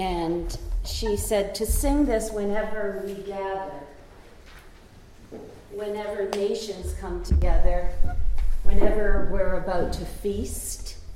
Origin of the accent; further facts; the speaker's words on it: Millbrook, Nova Scotia, Canada; I'm from Millbrook, which is about 60 miles from here, and one something kilometers, whatever that is.